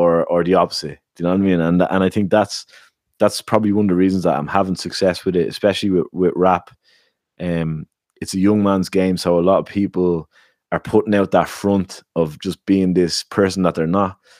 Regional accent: Ireland; also born or lived in Canada; And that really hit me when I came home from Canada back to Ireland, because not only was I leaving my friends there that I had built over a time, but I was also coming back to a place that I didn't recognize anymore

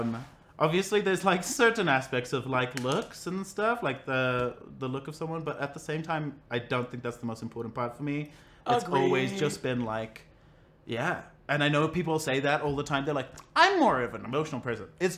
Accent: Harare, Zimbabwe; now in United States; I was born and raised in Zimbabwe.

